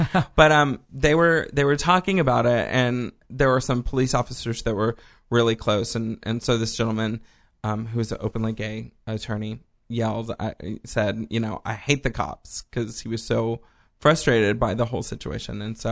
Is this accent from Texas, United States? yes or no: yes; Texas, United States; On the other hand, I'm from Texas where Kay Bailey Hutchinson, off the topic.